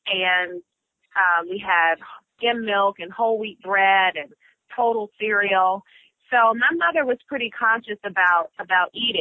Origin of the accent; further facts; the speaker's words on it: Washington, District of Columbia, United States; I grew up in Washington, D.C. I'm born and raised in D.C.